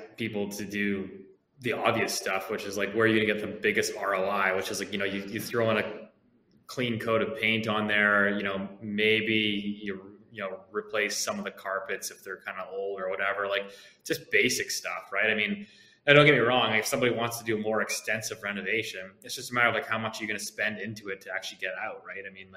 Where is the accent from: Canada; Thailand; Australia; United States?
Canada; Richmond, British Columbia; I grew up in Richmond, obviously. We're like below sea level, so you certainly don't want to have a basement there.